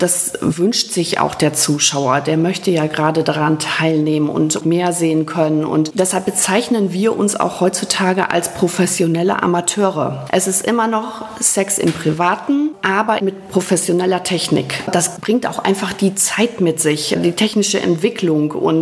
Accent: Rheine, North Rhine-Westphalia, Germany; born there; Ja, das ist meine Geburtsstadt.

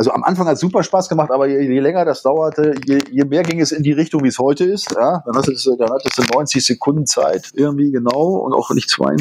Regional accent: Sulingen, Lower Saxony, Germany; Reinhold Beckmann und ich, wir stammen ja praktisch aus Nachbarorten. Also du erinnerst dich, Sulingen, ja, der TuS Sulingen

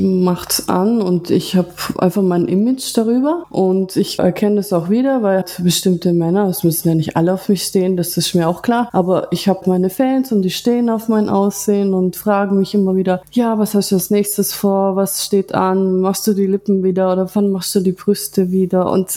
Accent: Ulm, Baden-Württemberg, Germany; Ich bin aus Deutschland, aus Ulm, bin 28

